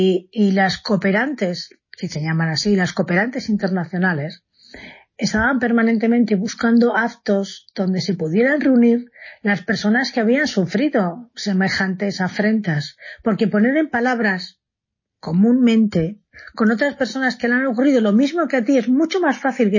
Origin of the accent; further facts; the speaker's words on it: Spain; Nosotros, como españoles, hemos tenido que soportar y superar muchísimos traumas políticos también